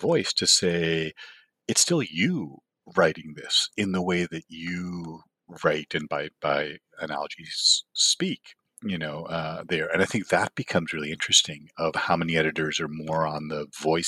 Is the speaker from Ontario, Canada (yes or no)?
yes; Toronto, Ontario, Canada; growing up in Toronto is the Eastern International region.